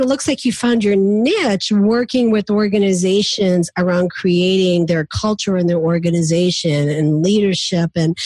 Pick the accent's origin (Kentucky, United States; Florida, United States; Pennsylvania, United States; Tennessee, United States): Kentucky, United States; Louisville; because y'all know that I'm from Louisville, Kentucky.